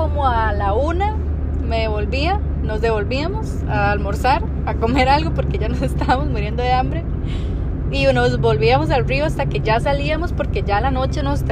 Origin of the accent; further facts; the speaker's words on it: Parrita, Puntarenas, Costa Rica; yo soy de Parrita. Parrita es un pueblito chiquitito que está en medio de Jacó y Quepos. Yo siento que las personas que somos de campo o de lugares como Parrita